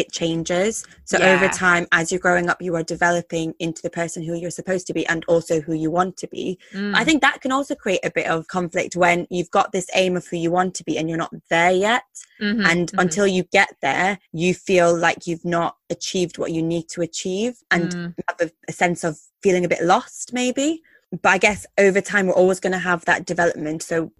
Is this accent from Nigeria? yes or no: no; Ireland; born there; now in England; So I was born in Ireland, and then I lived in Canada and America before I moved to England. Now, obviously, my background is still Pakistani